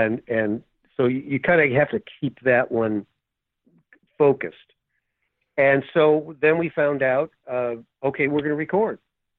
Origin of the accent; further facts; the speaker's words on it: Minnesota, United States; And it turns out we're both from Minnesota, two Jewish guys from Minnesota.